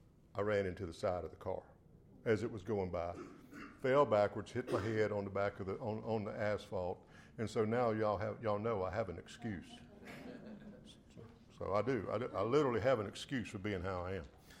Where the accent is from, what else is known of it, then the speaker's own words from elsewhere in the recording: Reidsville, North Carolina, United States; Growing up small town Reidsville, growing up, I grew up on Lawsonville Avenue over there. If you know where Lawsonville Avenue School is, I grew up a block from that.